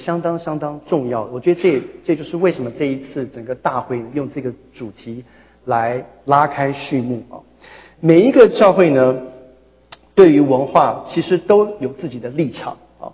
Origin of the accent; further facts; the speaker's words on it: Taiwan; now in East Lansing, United States; 我跟我太太回台湾的时候我是从台湾来的